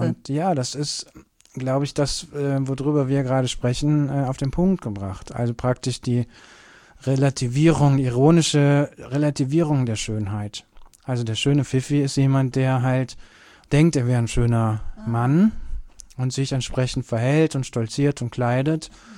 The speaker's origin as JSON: {"language": "German", "town": "Kürten", "region": "North Rhine-Westphalia", "country": "Germany", "said": "Also zu Hause, ich komme ja aus Kürten"}